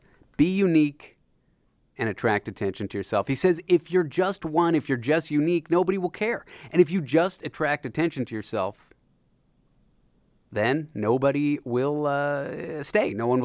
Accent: Canada; now in New York, United States; I'm from Canada.

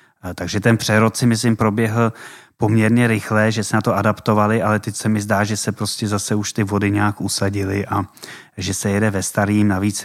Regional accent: Vysočina Region, Czechia; já jsem z Vysočiny, tak to, že někdo na severní Moravě se mě netýká, to je nějaký jiný kraj, jiný podmínky

